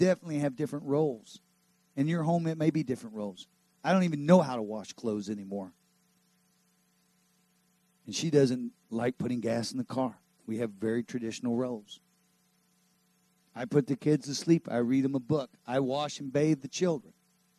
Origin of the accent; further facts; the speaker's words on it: Texas, United States; I grew up in Texas, man.